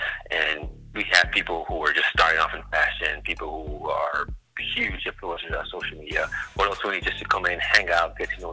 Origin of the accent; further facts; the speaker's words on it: Los Angeles, California, United States; And I'm based in L.A., born and raised in Los Angeles.